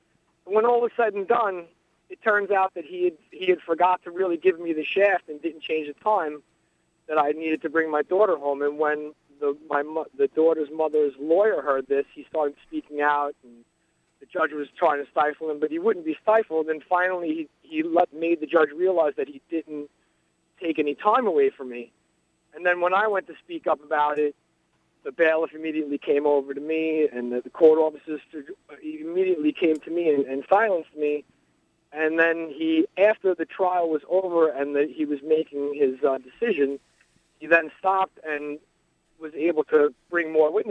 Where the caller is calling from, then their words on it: New York, United States; Hi, I'm from Suffolk County, and I had a case in the family courts here.